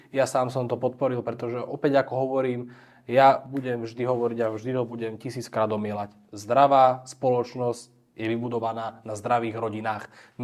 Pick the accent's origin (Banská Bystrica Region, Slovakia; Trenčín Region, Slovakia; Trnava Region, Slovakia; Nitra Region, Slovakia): Trenčín Region, Slovakia; ja pochádzam z Trenčianskeho kraja, kde mám tú čest byť aj podpredseda